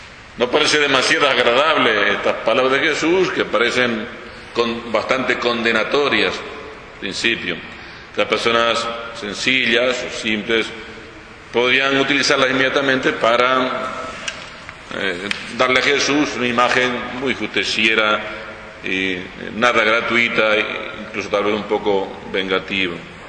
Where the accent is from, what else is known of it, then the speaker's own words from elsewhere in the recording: La Palma, Canary Islands, Spain; soy un sacerdote de Canarias, de la isla de La Palma.